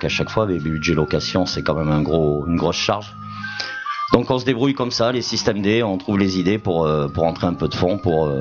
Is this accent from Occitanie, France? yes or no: no; Marseille, Provence-Alpes-Côte d'Azur, France; je suis né à Marseille, j'avais envie de porter les couleurs de, au moins avant d'arrêter le billard, je m'étais dit, je veux au moins porter une fois les couleurs de ma ville